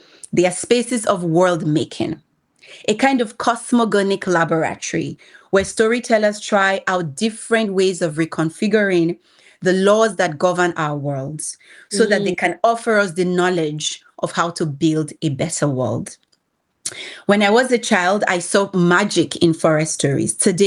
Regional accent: Benin City, Edo, Nigeria; I grew up in Benin City, the sprawling remains of the Benin Empire, one of West Africa's greatest forest kingdoms. I am Edo, and my ancestral lands where my father and mother grew up are built up villages

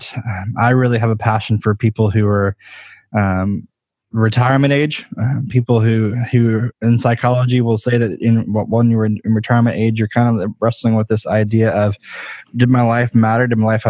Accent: Texas, United States; now in Tracy, United States; I live in Northern California. So I live in Tracy, which is about 45 minutes from San Francisco. I'm originally from Texas.

